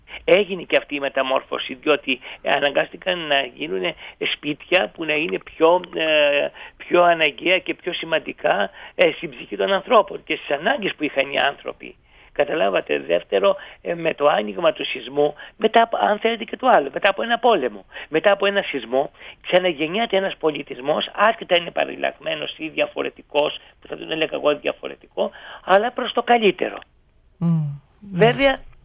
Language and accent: Greek; Lixouri, Ionian Islands, Greece; Στον τόπο μου το Λιξούρι υπάρχει ένα Ινστιτούτο